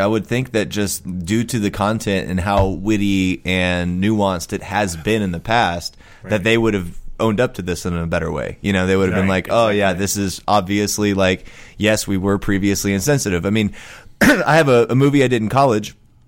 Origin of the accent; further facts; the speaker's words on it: Texas, United States; And I think when I grew up in Texas, Apu was the proxy for everyone who owned a convenience store in white culture.